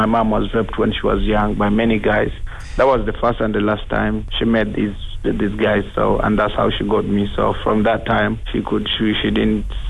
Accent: Kampala, Central Region, Uganda; I come from Uganda, a country in Africa. I grew up in a slum called Kosovo, which happens to be one of the biggest slums in Kampala.

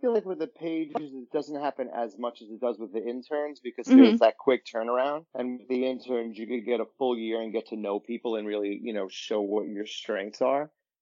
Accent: New York, United States; I kind of got lucky growing up in New York and always working in comedy.

